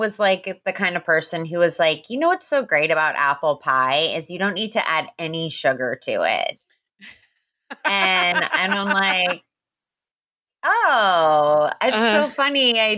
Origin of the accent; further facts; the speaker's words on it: New Jersey, United States; I grew up in New Jersey